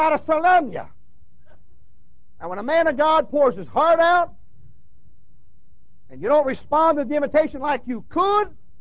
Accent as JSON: {"language": "English", "region": "New York", "country": "United States", "tie": "born or raised there", "said": "I grew up in New York and worked at a Greek florist."}